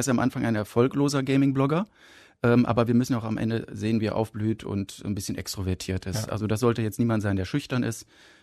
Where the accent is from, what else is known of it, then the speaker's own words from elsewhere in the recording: Münster, North Rhine-Westphalia, Germany; Bin vor einigen Jahren auch wieder zurück in meine Heimatstadt gekehrt, also nach Münster. Weil ich mich hier einfach langfristig wohler fühle.